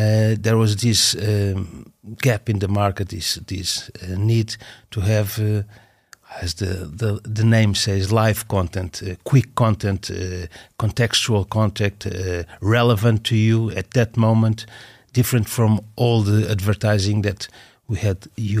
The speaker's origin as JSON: {"language": "English", "country": "Portugal", "said": "I come from Portugal"}